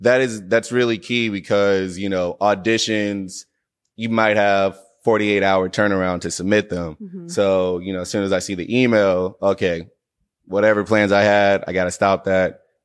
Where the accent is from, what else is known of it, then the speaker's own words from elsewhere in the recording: Arlington, Texas, United States; also born or lived in Michigan / Atlanta; I live in Arlington, Texas. Well, raised in Arlington, Texas.